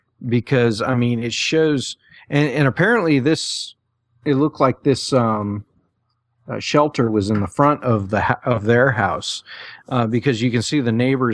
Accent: California, United States; I grew up in California, and it's I want to say 16 hours to go from the top of the state down to the bottom of the state.

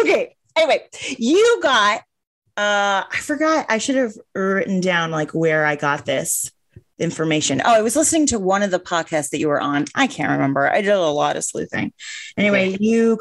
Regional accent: Vermont, United States; I went, I grew up in Vermont.

